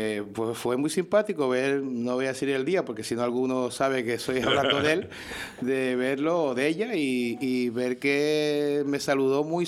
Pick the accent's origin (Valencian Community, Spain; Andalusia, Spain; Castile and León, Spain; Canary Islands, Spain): Canary Islands, Spain; Yo no soy, primero, no soy separatista y entiendo que soy español también de Canarios.